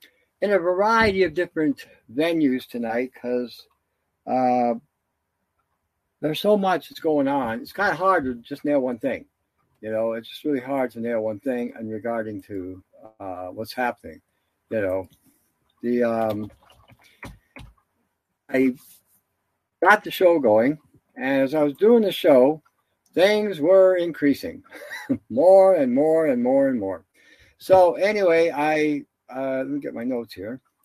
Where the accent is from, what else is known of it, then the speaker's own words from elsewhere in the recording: Canada; Oh, listen, we're from Canada.